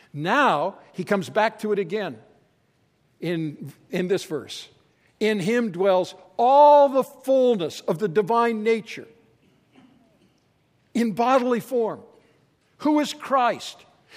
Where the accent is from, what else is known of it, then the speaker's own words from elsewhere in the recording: Canada; I'm a Canadian, forgive me here